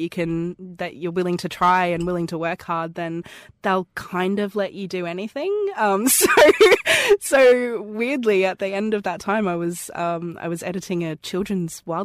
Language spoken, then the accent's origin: English; Queensland, Australia; You can clearly hear that I talk funny. I am Australian. I live on the from the Sunshine Coast, which is about 20 minutes from Steve Owen's zoo.